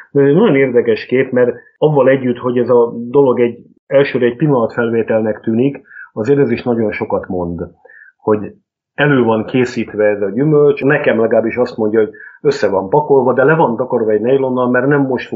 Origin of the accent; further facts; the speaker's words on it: Nógrád, Hungary; Én félig meddig Nógrád megyei vagyok